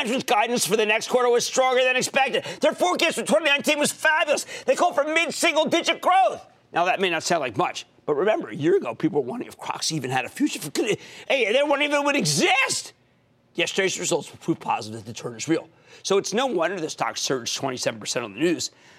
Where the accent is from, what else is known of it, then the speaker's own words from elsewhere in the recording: New Jersey, United States; Let's go to Beth, my home state of New Jersey.